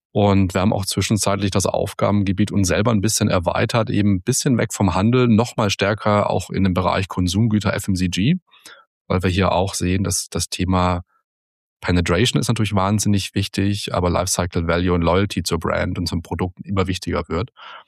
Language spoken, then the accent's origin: German; Heilbronn, Baden-Württemberg, Germany; in meiner Heimatstadt Heilbronn